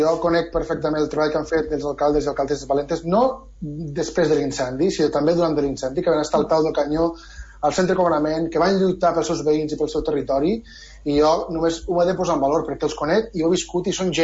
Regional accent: Catalonia, Spain; els que som d'aquí, els que som de Vinebre, la Torre de Flix, de la Palma

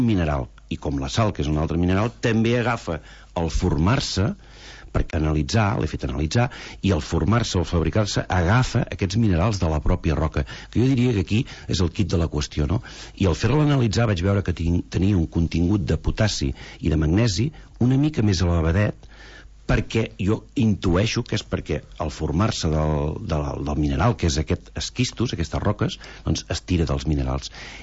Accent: Girona, Catalonia, Spain

